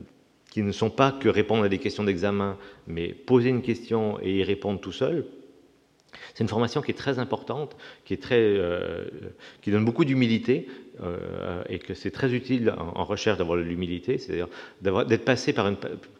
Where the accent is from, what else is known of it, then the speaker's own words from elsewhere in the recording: Canada; moi je viens du Canada, et au Canada, l'industrie forestière est très importante